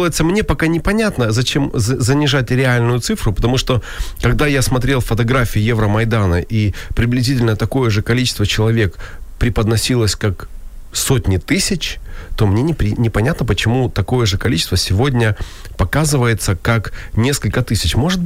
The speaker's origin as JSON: {"language": "Russian", "region": "Kyiv", "country": "Ukraine", "said": "Я как киевлянин знаю места."}